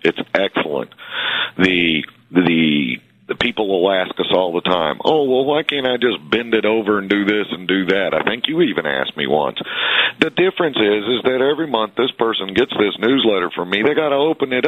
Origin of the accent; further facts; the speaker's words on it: Alabama, United States; accent: northern Alabama; And for any of y'all that haven't figured out my accent yet, it's a northern accent. That's North Alabama.